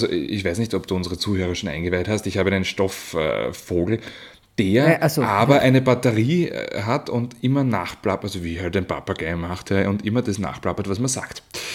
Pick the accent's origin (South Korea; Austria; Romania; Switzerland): Austria; Lower Austria; Also ich komme ja aus dem Machfeld, ich bekomme da sehr, sehr viel mit.